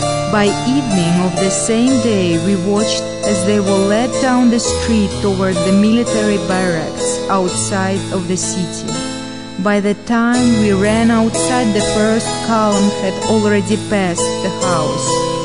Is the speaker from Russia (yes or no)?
yes; Russia; English is a second language; I'm my father from Ukraine, my mama from Russia. So as a person who were grown up in the Soviet Union